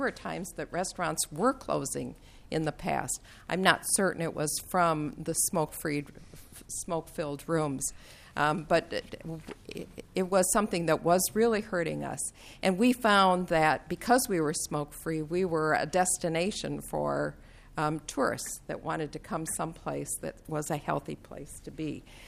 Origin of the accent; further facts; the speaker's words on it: Duluth, Minnesota, United States; Duluth was my hometown. Duluth was the first large city in the state of Minnesota to go smoke-free.